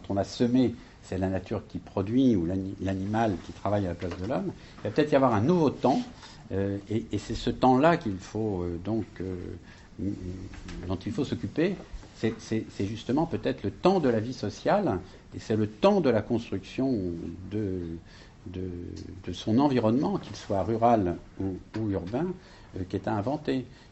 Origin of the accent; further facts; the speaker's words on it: France; parce que je suis français